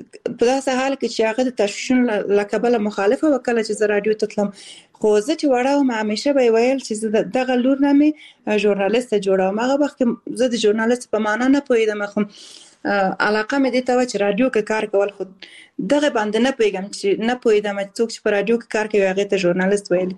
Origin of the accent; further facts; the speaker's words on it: Balkh, Afghanistan; born there; also born or lived in Khost; او زه اصل د خوست ولایت یم خو زیږیدلی په بلخ ولایت کې یم او زده کړې مې په کابل کې او په کندز ولایت کې کړې دي